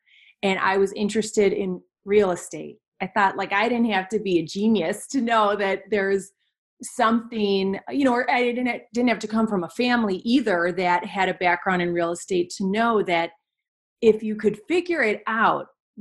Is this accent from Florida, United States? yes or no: no; Kenosha, Wisconsin, United States; I'm from Wisconsin, by the way, Kenosha, Wisconsin. It's directly between Milwaukee and Chicago.